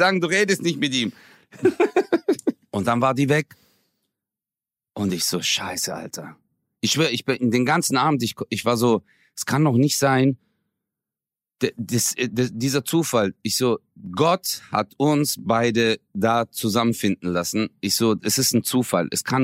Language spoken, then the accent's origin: German; Stuttgart, Baden-Württemberg, Germany; ich bin aus Stuttgart. Die so, ja, und deine Eltern und so? Ich so, aus der Türkei.